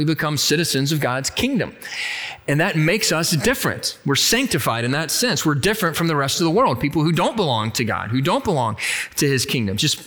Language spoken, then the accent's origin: English; Georgia, United States; We're from Georgia. We don't do 22 degrees of anything, anywhere.